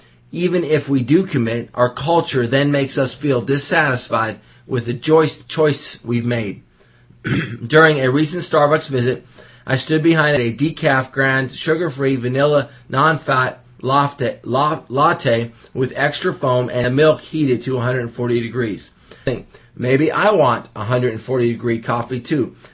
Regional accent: England, United Kingdom; now in United States; As an Englishman, one of the biggest challenges I faced in America

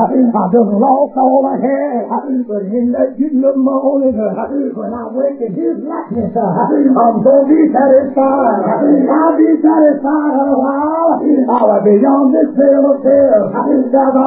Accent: Arkansas, United States; How you know I'm originally from Arkansas. And in Arkansas, they used to have whirlwind. I don't see many of them in California

